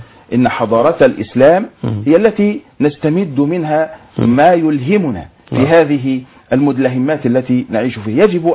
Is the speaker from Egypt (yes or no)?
yes; Egypt; كمصريين أولا وكمنتسبين إلى الإسلام ثانيا